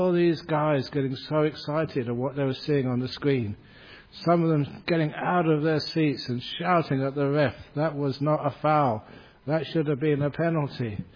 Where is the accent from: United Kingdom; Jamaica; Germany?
United Kingdom; London; where I grew up over in London.